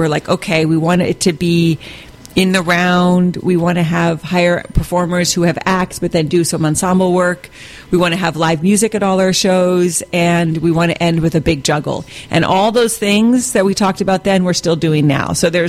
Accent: San Francisco, California, United States; I grew up in San Francisco. I started as a little girl with the Pickle Family Circus back in the day.

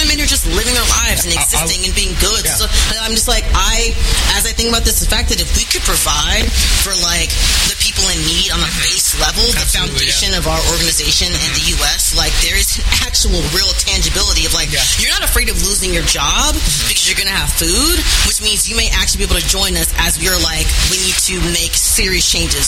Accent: Texas, United States; Y'all know I'm from Texas.

